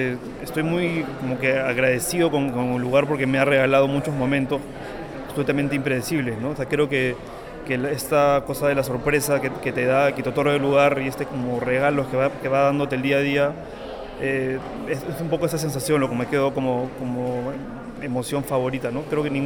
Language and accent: Spanish; Peru; soy un fotógrafo peruano